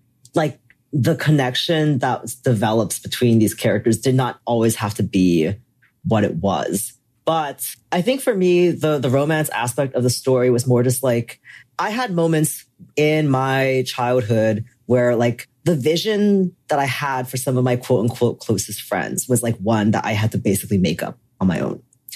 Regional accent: East Coast, United States; growing up in the East Coast during like the emo heyday

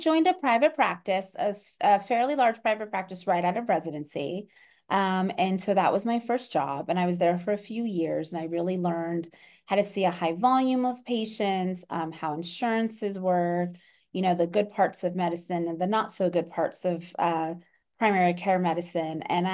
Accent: Orlando, Florida, United States; I grew up in Orlando, Florida. So huge DO population out there.

